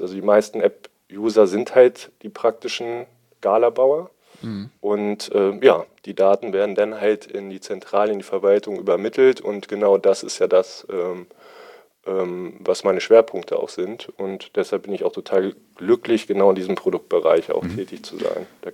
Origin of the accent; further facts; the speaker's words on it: Lower Saxony, Germany; ich komme aus der Region Göttingen, also ich bin hier groß geworden